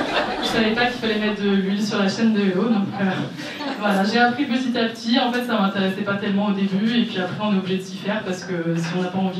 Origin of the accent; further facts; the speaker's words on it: Paris, Île-de-France, France; donc j'ai 29 ans, je suis parisienne d'origine et je suis installée ici depuis janvier.